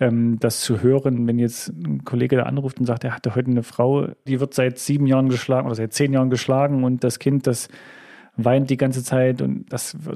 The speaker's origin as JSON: {"language": "German", "region": "Thuringia", "country": "Germany", "said": "ich komme aus Thüringen"}